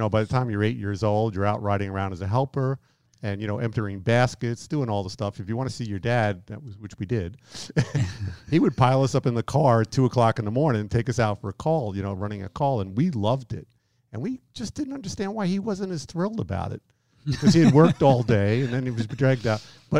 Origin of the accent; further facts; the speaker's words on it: New York, United States; I've been out here 18 years, and I've been told that my accent has really decreased. People rarely know that I'm from New York.